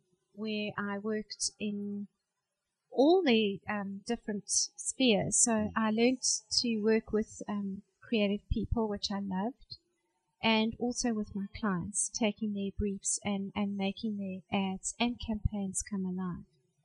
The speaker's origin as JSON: {"language": "English", "town": "Pretoria", "region": "Gauteng", "country": "South Africa", "tie": "born or raised there", "said": "I was born in Pretoria. … from Pretoria."}